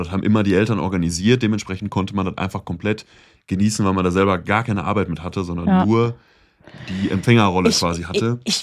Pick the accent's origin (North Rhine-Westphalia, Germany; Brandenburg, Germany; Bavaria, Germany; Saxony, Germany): North Rhine-Westphalia, Germany; Bocholt; das war bei uns in Bocholt so das Spaßbad